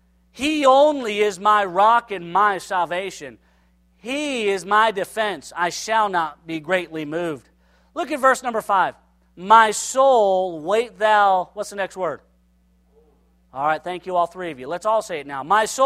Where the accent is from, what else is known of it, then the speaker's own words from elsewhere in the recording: Los Angeles, California, United States; I'm from Los Angeles, and I just wandered the streets of Michigan Avenue